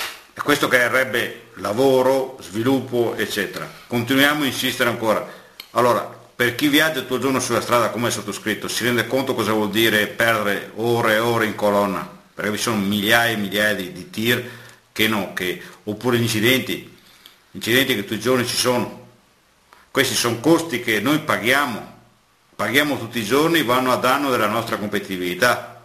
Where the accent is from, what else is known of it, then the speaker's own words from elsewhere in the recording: Veneto, Italy; È chiaro che noi come veneti questo non lo accettiamo più